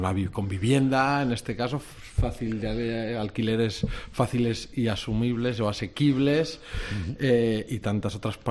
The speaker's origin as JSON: {"language": "Spanish", "region": "Navarre", "country": "Spain", "said": "Yo siempre he dicho que los navarros somos muy navarros"}